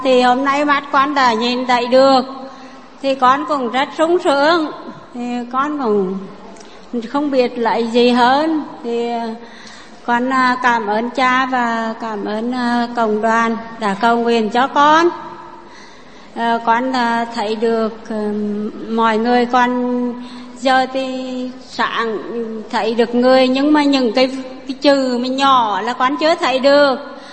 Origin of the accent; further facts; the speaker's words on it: Nghệ An, Vietnam; Quê con ở Nghệ An.